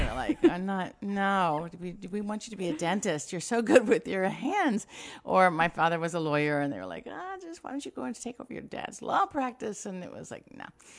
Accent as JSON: {"language": "English", "region": "Kentucky", "country": "United States", "tie": "born or raised there", "lives_now": "Los Angeles, United States", "said": "So I grew up in Kentucky, and I always knew I wanted to go into theater"}